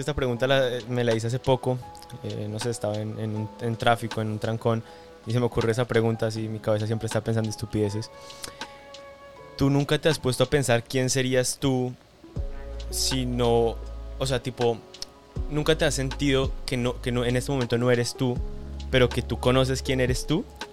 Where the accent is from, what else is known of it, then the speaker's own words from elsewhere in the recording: Colombia; moved away as an adult; mi idea cuando salí de Colombia era, Dios, o sea, yo entré a la universidad, bueno, comencé a hacer un montón de cosas en Colombia